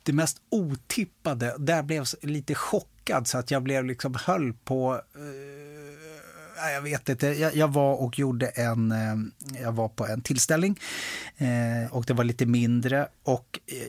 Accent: Örebro, Örebro County, Sweden; also born or lived in Stockholm; bilden är tagen i Örebro, som jag kallar hemma. Jag är född i Stockholm, men sen liksom de här viktiga åren, du vet, högstadiet, gymnasiet, första lägenheten, första riktiga tjej, ja, men allt sånt där, det skedde i Örebro.

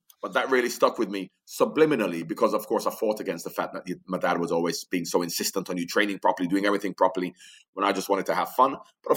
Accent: Jamaica; So I've never been a center back growing up in Jamaica. I was always an attacking player.

